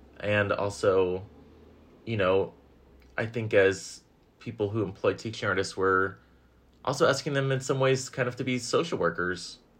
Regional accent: Berkeley, California, United States; I grew up in Berkeley. My parents were two hippie therapists who met at UC Santa Cruz in an intro to Marxism class.

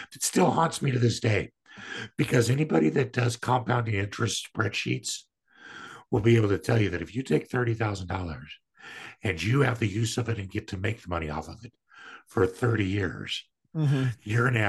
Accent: Kansas, United States; she was from Minneapolis. I was from Kansas. We met in Denver.

